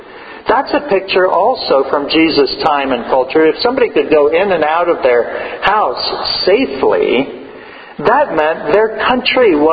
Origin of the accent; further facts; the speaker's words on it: San Diego, California, United States; Palestine, Israel, is very much like where I grew up in San Diego and Southern California.